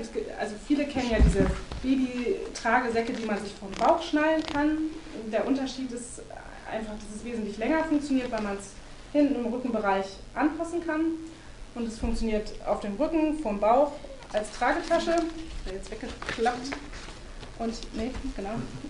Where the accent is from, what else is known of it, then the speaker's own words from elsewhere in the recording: Bremen, Germany; Ich komme eigentlich auch aus Bremen.